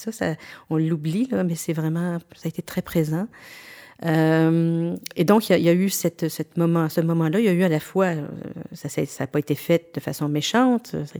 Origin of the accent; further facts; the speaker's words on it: Quebec, Canada; also born or lived in Germany; je suis venue ici, je viens des Laurentides, mais je suis venue ici après des études doctorales à l'étranger, en Allemagne.